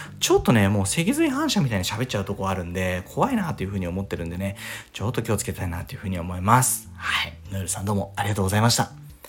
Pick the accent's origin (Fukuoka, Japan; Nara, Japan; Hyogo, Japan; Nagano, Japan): Fukuoka, Japan; 僕の住んでるエリアは福岡県ではあるんですけども、めちゃくちゃその方言が強いエリアというわけではないんですよ。